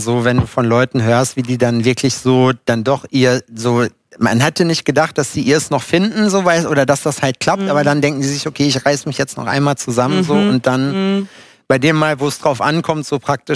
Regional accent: East Germany, Germany; Ich komme ja aus dem Osten, ne?

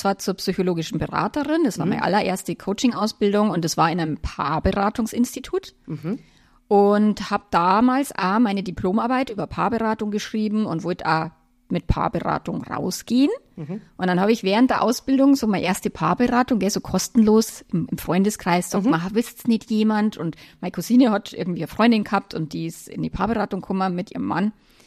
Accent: Feldkirchen-Westerham, Bavaria, Germany; born there; now in Bad Aibling, Germany; Also Landkreis Rosenheim. Mhm. Ich bin geboren in Verkirchen-Westerham und ich wohne aber in dem wunderschönen Bad Aibling.

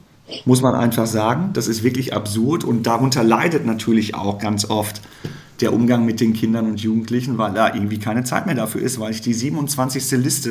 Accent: Soest, North Rhine-Westphalia, Germany; Also ich bin in der Kreisstadt in Soest groß geworden

